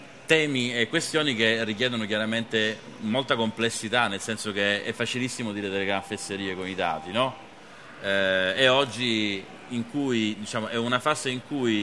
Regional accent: Sicily, Italy; also born or lived in Milan / Bologna; sono siciliano, ho vissuto a Milano e a Bologna

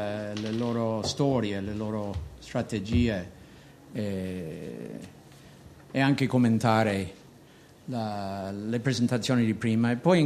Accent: Palermo, Sicily, Italy; posso usare la parola come palermitano

